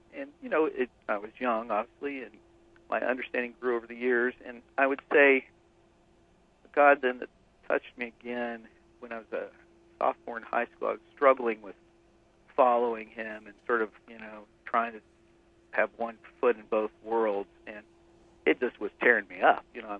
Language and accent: English; Lawrence, Kansas, United States; I actually grew up in another part of Kansas, outside of Kansas City, in a city called Lawrence, where the University of Kansas is.